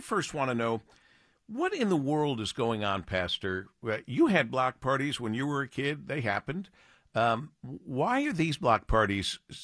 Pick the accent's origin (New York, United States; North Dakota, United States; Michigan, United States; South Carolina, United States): Michigan, United States; Monroe; we used to have little block parties that kind of spur of the moment when I was growing up in Monroe, Michigan